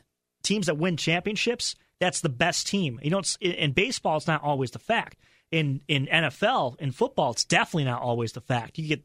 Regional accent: Chicago, Illinois, United States; You know, Ryan and I grew up in Chicago. We were big Bulls fans.

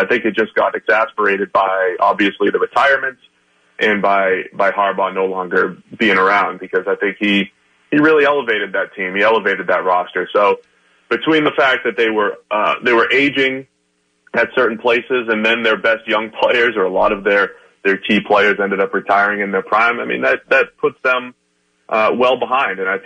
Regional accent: New England, United States; I grew up in New England. I had a lot of friends that loved the 49ers because the Patriots were terrible at that time.

